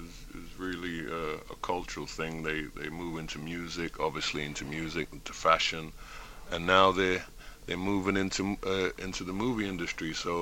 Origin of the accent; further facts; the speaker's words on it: East Coast, United States; Well, going out to LA was a big event for me. I was from the East Coast and never really went.